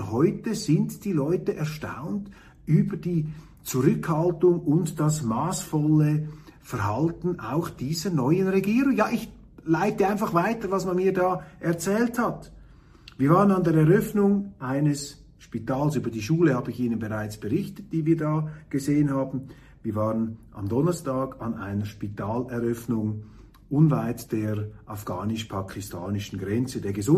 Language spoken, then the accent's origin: German; Switzerland; wie bei uns in der Schweiz, aber machbar und vernünftig, also die Infrastruktur ist